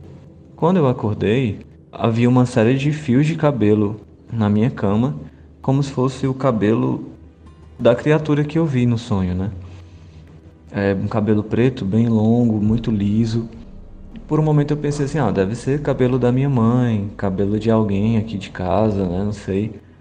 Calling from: Fortaleza, Ceará, Brazil; sou aqui de Fortaleza, no Ceará.

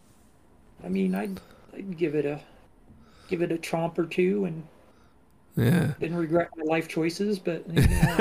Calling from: Indiana, United States; However, I am broadcasting from Indiana.

